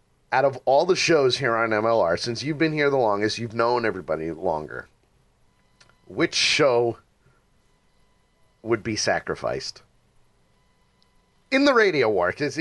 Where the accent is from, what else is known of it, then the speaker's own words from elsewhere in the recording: New York, United States; Yeah, she's from up in Boston. All right, as a New Yorker. All right.